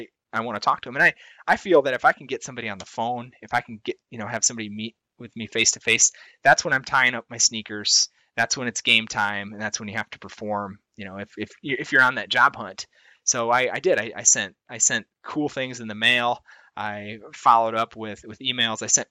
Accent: Iowa, United States; So I grew up in Iowa

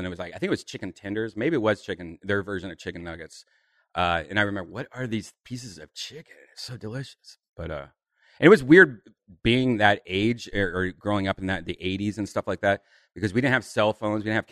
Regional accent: Columbus, Ohio, United States; But, it was cool growing up in Columbus because we were a test market city.

